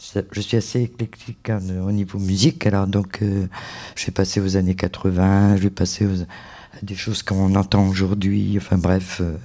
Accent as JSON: {"language": "French", "region": "Normandy", "country": "France", "said": "même dans la Manche, puisque je suis originaire de la Manche"}